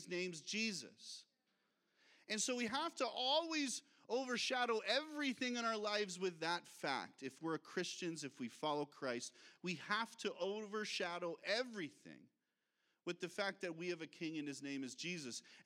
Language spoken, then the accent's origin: English; United States; And I'm sitting back as an American, knowing what's happening in our country